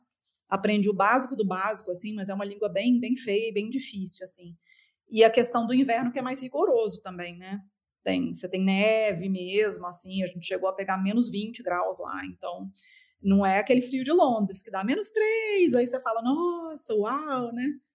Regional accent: Belo Horizonte, Minas Gerais, Brazil; also born or lived in Sweden / England; now in São Paulo, Brazil; Sou de onde? BH.

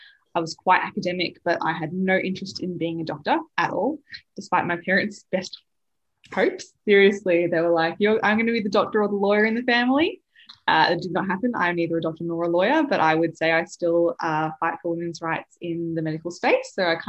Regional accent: Melbourne, Victoria, Australia; No, I live in Melbourne in Australia. You can probably all tell from my accent that I'm not from Britain. So yes, I've lived here my whole life

